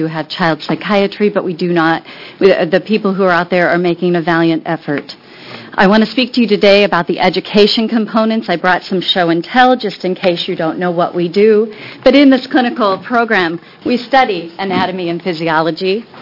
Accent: Hood River, Oregon, United States; I come from Hood River, Oregon, where I've practiced as a mental health care provider for 17 years.

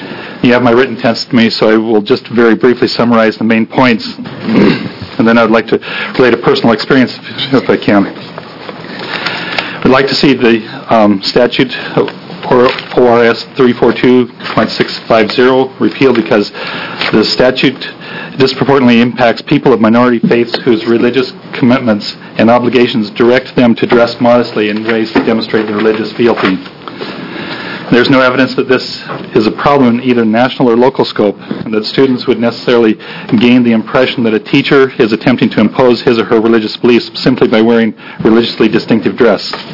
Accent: Oregon, United States; also born or lived in Asia / Singapore; I was born and raised in Oregon, but I've had the privilege of living in Asia for 18 years, and a small portion of that was in Singapore.

